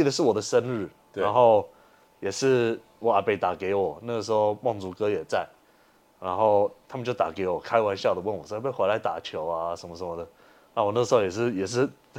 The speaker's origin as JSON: {"language": "Chinese", "country": "Australia", "tie": "born or raised there", "lives_now": "Taiwan", "said": "对对对，在澳洲长大，然后因为我爸爸以前也是打篮球"}